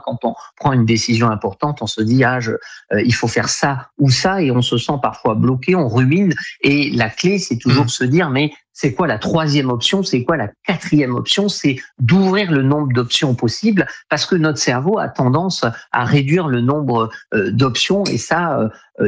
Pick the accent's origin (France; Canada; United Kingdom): France; Nouvelle-Aquitaine; Je suis originaire des Pyrénées-Atlantiques